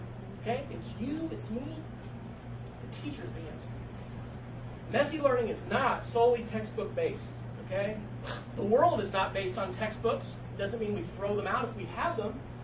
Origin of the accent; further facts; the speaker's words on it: Kansas, United States; now in Texas, United States; I come from Texas. I'm actually a Kansan, so I'm really excited to be here in Kansas because my family still lives in Manhattan. I grew up here, but I've lived in Texas now for 13 years.